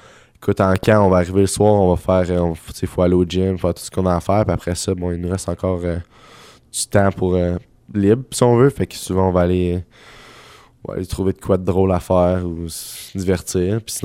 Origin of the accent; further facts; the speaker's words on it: Quebec, Canada; On n'est pas habitué de voir ça quand on vient du Québec.